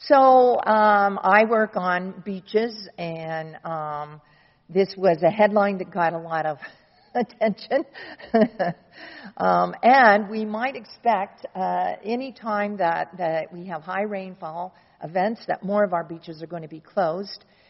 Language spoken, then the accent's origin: English; Florida, United States; moved away; I came from Florida originally 20 years ago